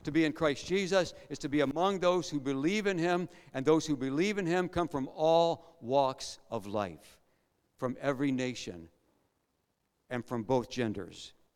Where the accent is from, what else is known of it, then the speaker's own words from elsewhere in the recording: Midwest, United States; moved away as an adult; you know I'm from the United States. You know I'm from the Midwest part of the United States.